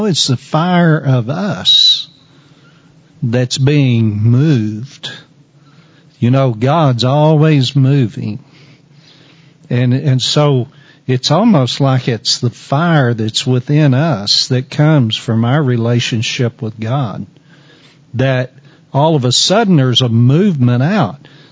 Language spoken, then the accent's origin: English; Wheeler, Texas, United States; I'm listening for when it's happening in Wheeler, Texas.